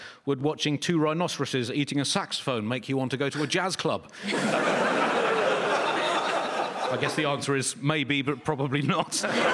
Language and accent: English; England, United Kingdom; as an English person, I have to say, I found it an excellent way to gear up for Euro 2024